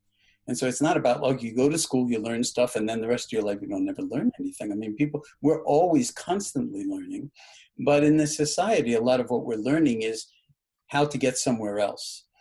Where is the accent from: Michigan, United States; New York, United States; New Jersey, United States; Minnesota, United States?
New York, United States; New York City; much like the era in which you and I grew up in New York City.